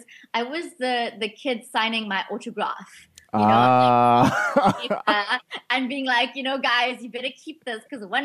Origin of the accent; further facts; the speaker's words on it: Port Shepstone, KwaZulu-Natal, South Africa; used to volunteer at my local vet in Port Chepstone, my hometown.